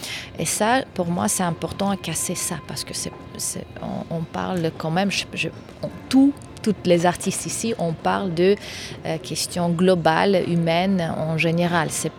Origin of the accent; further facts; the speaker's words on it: Uzbekistan; French is a second language; je suis ouzbek, je viens d'Ouzbékistan